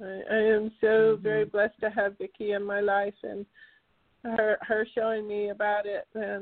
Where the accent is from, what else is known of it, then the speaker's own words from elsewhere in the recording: Harvest, Alabama, United States; Harvest, Alabama. Hi. I'm from Harvest, Alabama.